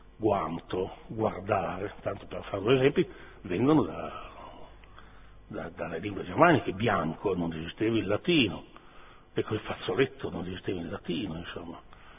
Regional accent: Pavana, Tuscany, Italy; also born or lived in Modena; io sono nato a Modena, ma modenese non mi sono mai sentito molto, insomma. Se parlo di paese è Pavana. Ci ho passato i primi 5 anni di vita, pur nascendo a Modena

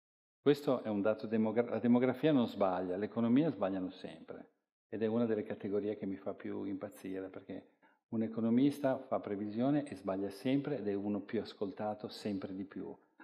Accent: Palermo, Sicily, Italy; Sicilia è un posto meraviglioso, io sono palermitano.

